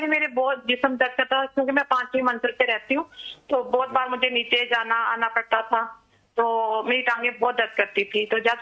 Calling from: Spain; میں اسپین سے بات کر رہی ہوں

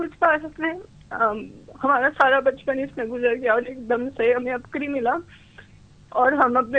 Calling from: Toronto, Ontario, Canada; میں Toronto Canada سے بات کر رہی ہوں.

